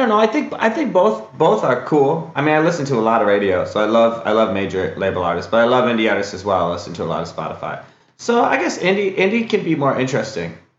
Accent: Wisconsin, United States; Ooh, waffles, because, man, I'm from Wisconsin, and you can hold so much butter in those crevasses.

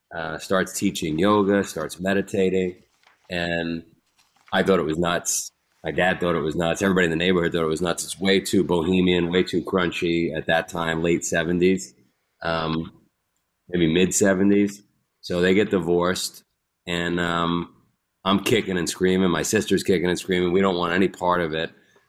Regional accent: Queens, New York, United States; Yeah, so I grew up in Queens, New York. If you saw the movie Goodfellas, I grew up in Ground Zero for that movie.

